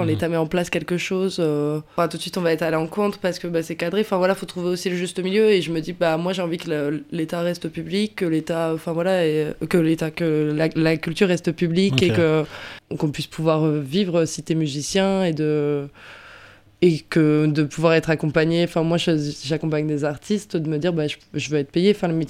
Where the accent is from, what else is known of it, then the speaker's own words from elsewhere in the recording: Pays de la Loire, France; Moi, comme je disais tout à l'heure, je viens du Maine-et-Loire.